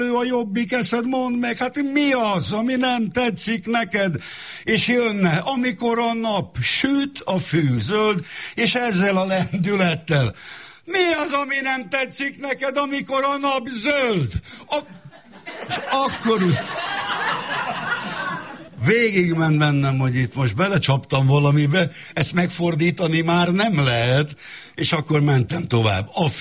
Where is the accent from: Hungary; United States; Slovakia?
Hungary; Szeged, Csongrád-Csanád; born there; 67-ben, amikor én Szegeden születtem, édesapám 60-tól a Szegedi Nemzeti Színház tagja volt